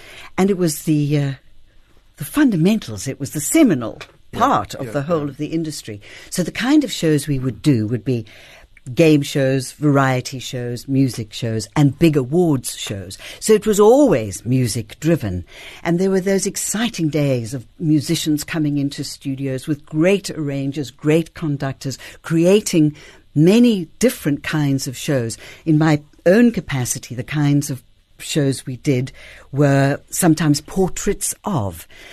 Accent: Grahamstown, Eastern Cape, South Africa; growing up in Grahamstown, and we had a very strong music, drama, cultural vibe going in the town

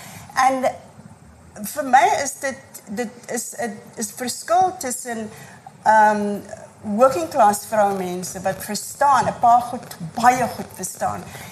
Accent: Cape Town, Western Cape, South Africa; born or raised there

